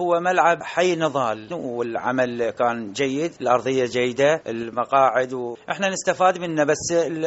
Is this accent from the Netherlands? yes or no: no; Iraq; إحنا فدراتين عندنا بالعراق